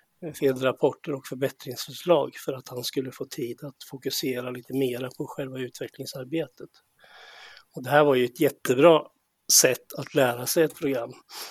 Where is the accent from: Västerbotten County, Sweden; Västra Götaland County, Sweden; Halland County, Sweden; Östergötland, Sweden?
Östergötland, Sweden; jag är östgöte här från slätten. Med spår av smålänningar och valloner och adel, om vi ska ta den släktforskningsdelen då. Ja. Övrigt så är jag ju en nyligen pensionerad man i 69